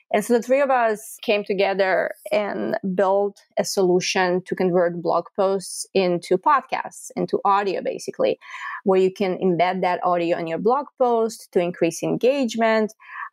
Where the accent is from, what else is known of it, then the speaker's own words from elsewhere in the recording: Israel; moved away as an adult; now in United States; I come from Israel. In Israel, I served in the tech unit of the Air Force, and my technical understanding comes from there. Then when I moved to the Bay Area